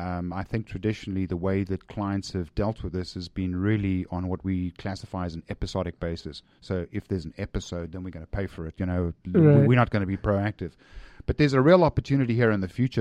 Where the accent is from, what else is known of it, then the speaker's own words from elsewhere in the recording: South Africa; born there; first language Afrikaans; English is a second language; I was born in South Africa, so my favorite passwords are typically in Afrikaans, which is my mother tongue